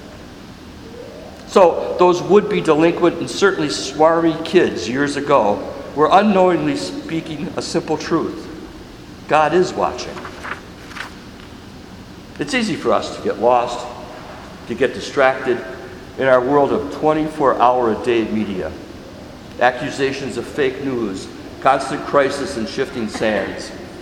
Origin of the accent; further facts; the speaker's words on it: Waukesha, Wisconsin, United States; As a teenager growing up in Waukesha, my high school classmates and I would play a prank on the kids